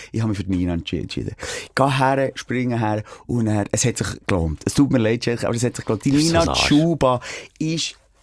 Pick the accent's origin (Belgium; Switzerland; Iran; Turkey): Switzerland; als Schweizer Nazi-Fans